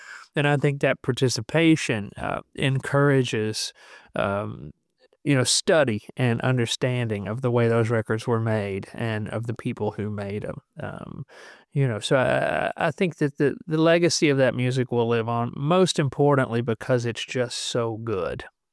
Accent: Alabama, United States; It's funny because, like, I grew up in Alabama.

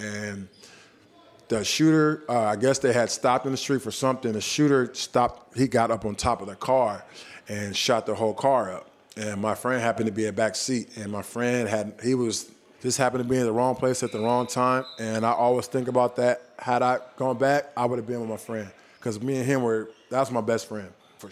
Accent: San Francisco, California, United States; I grew up in San Francisco, Bayview, Hunters Point area.

